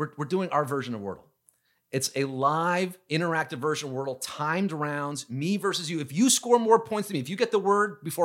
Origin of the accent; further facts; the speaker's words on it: New York, United States; I decided that summer, I'm moving out of New York. I'm from New York. I said, I'm moving to LA to do this in LA.